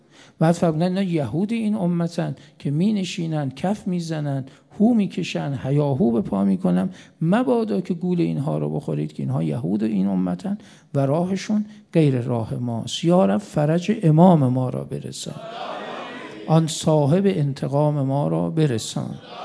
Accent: Mashhad, Razavi Khorasan, Iran; مشهدی ها ما تو شهر خودمون واقعا این رسم هست

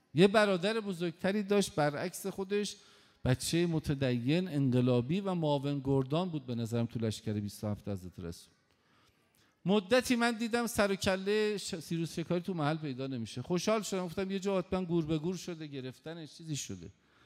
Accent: Tehran, Tehran Province, Iran; در شهر خودم تهران، تو محلمون یه جوونی بود

